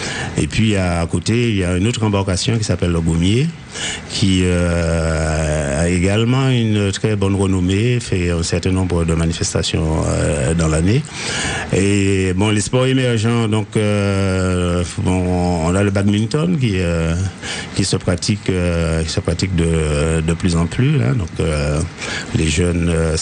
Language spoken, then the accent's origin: French; Martinique, France; la formation basique a été faite chez nous en Martinique